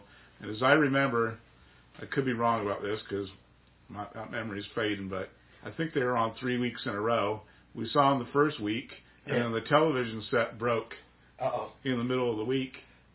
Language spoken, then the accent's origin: English; Long Beach, California, United States; born there; I was born in Long Beach in 57.